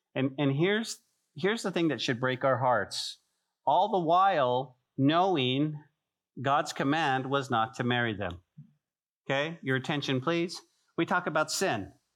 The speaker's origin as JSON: {"language": "English", "town": "Santa Fe", "region": "New Mexico", "country": "United States", "tie": "born or raised there", "said": "growing up in Santa Fe and in the mountains, we would go fishing and we'd find these great little creeks"}